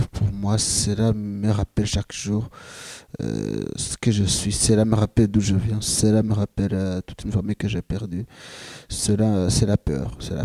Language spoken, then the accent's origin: French; Rwanda; moved away as an adult; now in Switzerland; quand j'ai quitté le Rwanda, je suis passé par la voie ordinaire, c'est-à-dire par l'aéroport international de Kigali au Rwanda, et que je ne me suis pas caché pour venir demander l'asile